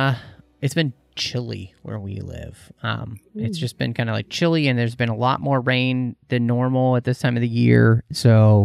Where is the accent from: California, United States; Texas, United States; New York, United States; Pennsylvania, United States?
Texas, United States; growing up in Texas.